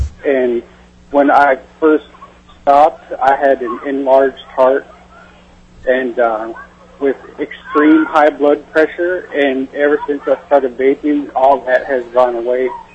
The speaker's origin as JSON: {"language": "English", "town": "Anchorage", "region": "Alaska", "country": "United States", "said": "I'm from Anchorage, Alaska, and I'm not affiliated with anybody."}